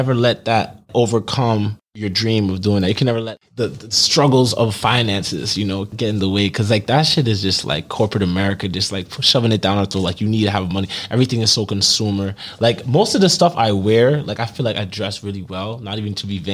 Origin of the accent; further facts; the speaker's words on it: Boston, Massachusetts, United States; now in New York, United States; I'm from Boston originally.